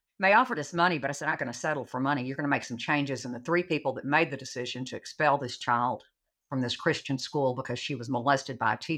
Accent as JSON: {"language": "English", "town": "Sherman", "region": "Texas", "country": "United States", "tie": "born or raised there", "said": "I was raised in East Sherman. It's not like East LA, I don't think."}